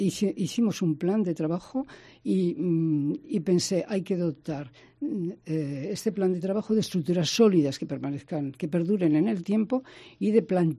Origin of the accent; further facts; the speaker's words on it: Spain; moved away; En el 1962, cerca del 63, tuve que salir de España a buscar trabajo. Era muy joven, la mayor de 8 hermanos, y tuve que ir a buscar trabajo a Francia, como tantos emigrantes.